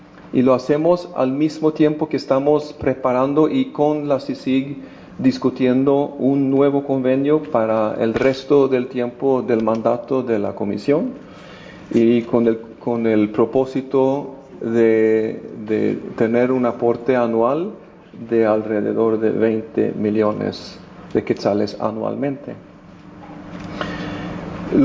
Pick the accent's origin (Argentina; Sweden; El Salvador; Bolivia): Sweden; Spanish is a second language; now in Guatemala; este trabajo está recibiendo atención en mi país, en Suecia, pero también a nivel mundial